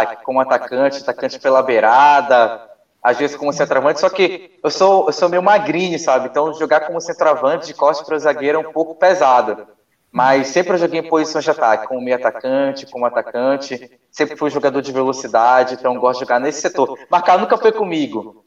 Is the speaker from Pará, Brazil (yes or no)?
yes; Belém, Pará, Brazil; uma curiosidade aqui da minha cidade, eu sou de Belém, aqui faz muito calor